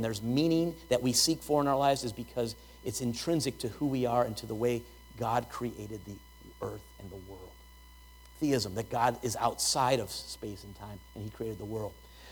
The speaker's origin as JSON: {"language": "English", "town": "Chicago", "region": "Illinois", "country": "United States", "tie": "born or raised there", "said": "Growing up in Chicago, one of my most vivid childhood memories is of homeless people begging on street corners."}